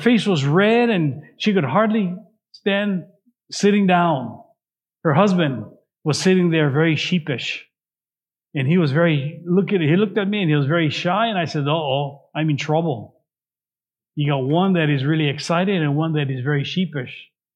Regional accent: Hawaii, United States; now in California, United States; When I was growing up in Hawaii, one of the things that we loved was persimmons.

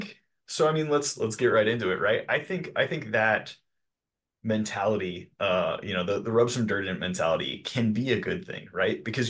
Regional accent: United States; And in this society that we live in, Derek and I speaking as American men, we grew up, and we'll get into it a little bit more, but Derek and I both grew up in a very boys don't cry culture.

